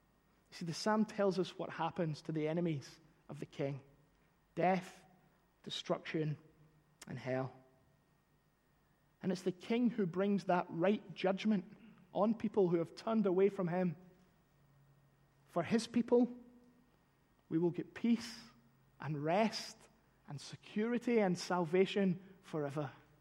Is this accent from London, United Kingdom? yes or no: no; Glasgow, Scotland, United Kingdom; That is not a Jewish name. I am not from ancient Israel or ancient Rome. I'm from Glasgow.